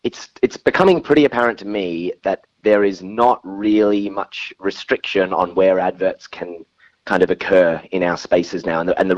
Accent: Fremantle, Western Australia, Australia; Where I grew up in Fremantle in Perth, there's this big mill, it's called Dingo Flour Mill

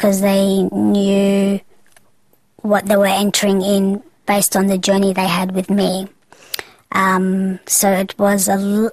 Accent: Australia; I grew up in Australia, predominantly, and I grew up in a very Australian culture, surrounded by different cultures in Australia.

